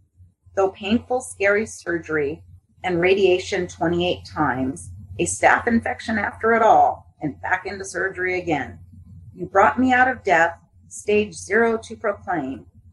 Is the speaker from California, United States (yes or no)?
yes; California, United States; Well, I think the fact that I'm from California, a native Californian, that I think some of it maybe has crept